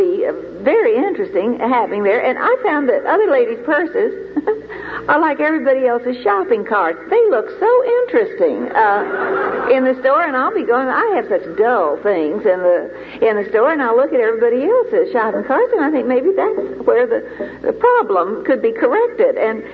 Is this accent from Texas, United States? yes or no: yes; Texas, United States; And I'm the woman from Texas.